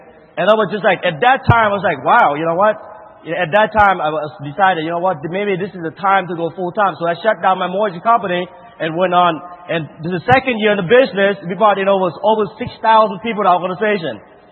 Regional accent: Laos; because I came from Laos to this country.

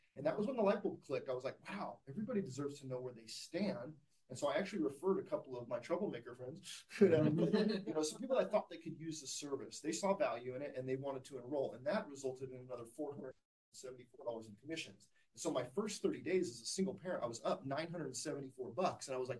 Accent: St. George, Utah, United States; I'm from St. George, Utah.

